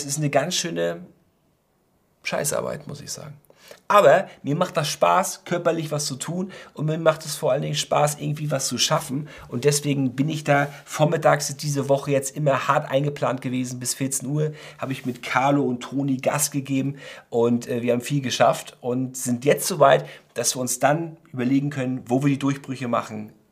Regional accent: Warnemünde, Mecklenburg-Vorpommern, Germany; in meiner Heimatstadt. In meinem Heimathafen Warnemünde ist das Schiff gewesen

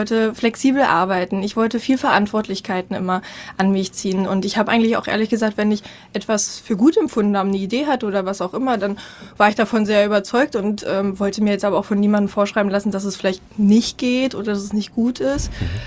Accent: East Germany, Germany; ich komme aus dem Osten halt, Mama ist mit 24 damals schwanger gewesen, Wendekind bin ich halt, 89.

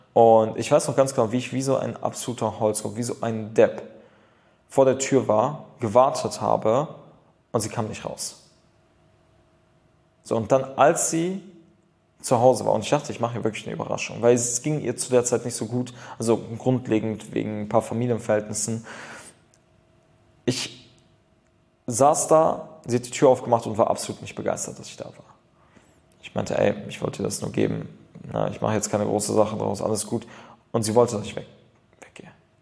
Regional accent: Düsseldorf, North Rhine-Westphalia, Germany; ich komme aus Düsseldorf

